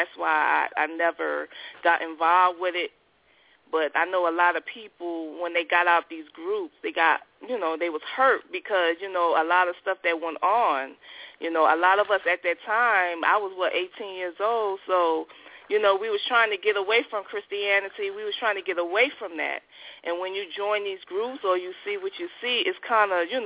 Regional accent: New Jersey, United States; Well, I'm from New Jersey, so.

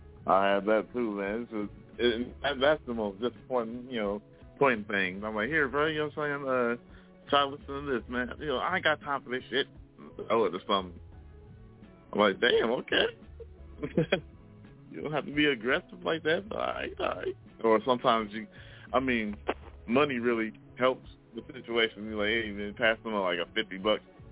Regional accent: Dayton, Ohio, United States; Like I said, I'm from Dayton. So I started off small.

